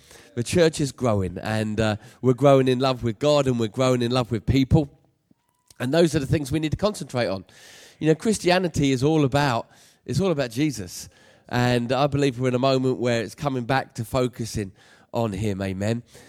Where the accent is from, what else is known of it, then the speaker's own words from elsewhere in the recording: United Kingdom; It's just the way I like to do it, maybe because I'm British. It's just the way we do it back in the motherland.